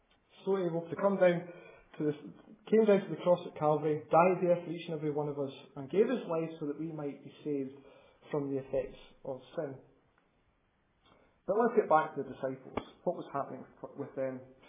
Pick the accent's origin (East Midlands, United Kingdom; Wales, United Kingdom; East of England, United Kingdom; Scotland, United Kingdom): Scotland, United Kingdom; Arbroath; I grew up in Arbroath, just up past Dundee, spent 25 years of my life there.